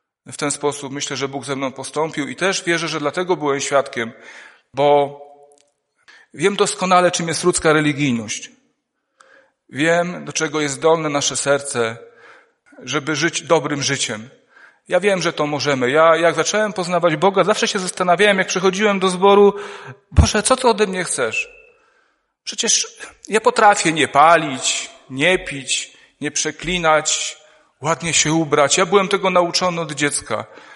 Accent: Świnoujście, West Pomeranian Voivodeship, Poland; now in Żory, Poland; Pochodzę ze Świnoujścia. Ogólnie powiem, że macie przepiękne widoki. U nas jest płasko i nic takiego nie ma. Uczęszczam, obecnie mieszkam w Żorach

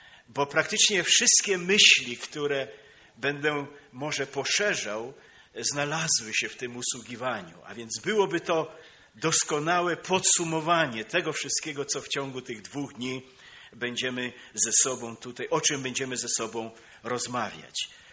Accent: Subcarpathian Voivodeship, Poland; moved away as an adult; A ja z Bieszczad wywędrowałem na Śląsk.

